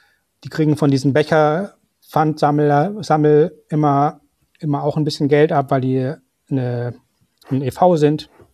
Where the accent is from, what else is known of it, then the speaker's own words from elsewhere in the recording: Munich, Bavaria, Germany; weil ich komme ja aus München